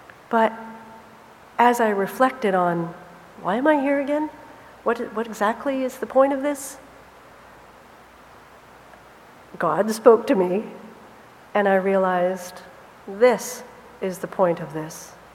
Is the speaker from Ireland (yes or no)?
no; Canada; We're from Canada, that's a relative thing.